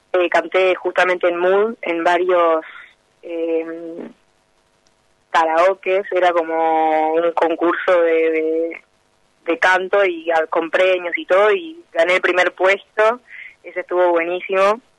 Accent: Neuquén, Argentina; also born or lived in Buenos Aires; yo nací en Buenos Aires, toda mi familia materna es de Neuquén, así que siempre viajé para allá, para Neuquén.

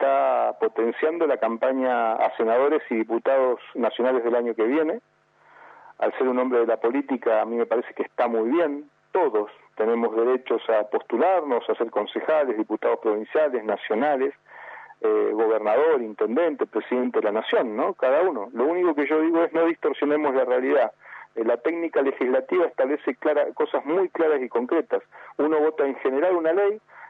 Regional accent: Neuquén, Argentina; Soy neuquino, nacido y criado en la ciudad de Neuquén. Vivo en el barrio Don Bosco. Gracias a Dios sigo viviendo en el mismo barrio donde nací, donde me crié

